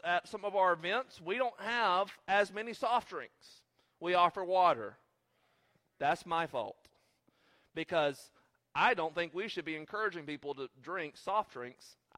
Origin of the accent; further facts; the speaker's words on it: the South, United States; just because I'm nice and I'm from the South, we do allow sweet tea.